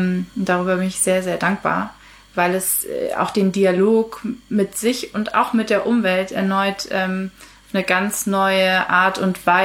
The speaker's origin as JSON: {"language": "German", "town": "Kiel", "region": "Schleswig-Holstein", "country": "Germany", "tie": "born or raised there", "lives_now": "Hamburg, Germany", "said": "Ich bin in Kiel aufgewachsen und lebe seit nunmehr 5 Jahren in Hamburg"}